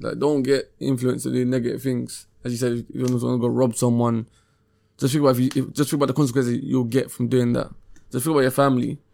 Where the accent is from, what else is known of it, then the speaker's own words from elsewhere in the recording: Jamaica; Just because I come up from Jamaica, I'm on the bashment.